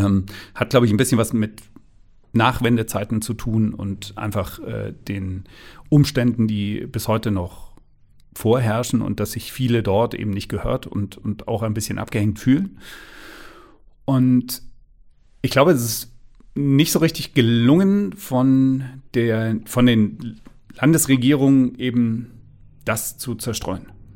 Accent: Thuringia, Germany; ich selbst bin aus Thüringen.

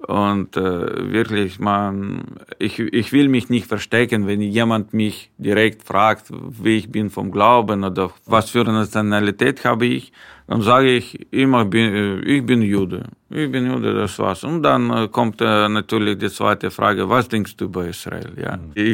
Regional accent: Ukraine; German is a second language; das ist natürlich eine schwierige Situation in meinem Heimatland, der Ukraine, und auch in Israel, wo meine Verwandte auch wohnen.

